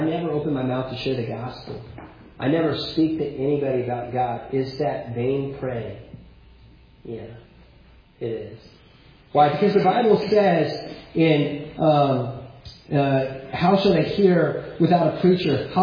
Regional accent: United States; moved away as an adult; now in Scotland; I'm a Baptist minister. I'm church planting in Scotland, but because I've left my home country and traveled to another country, I am a missionary. We're supported from the States.

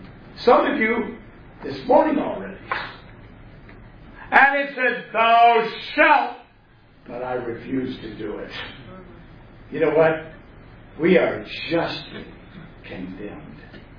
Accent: Vassar, Michigan, United States; I'm from Vassar, Michigan. Talk about podunk.

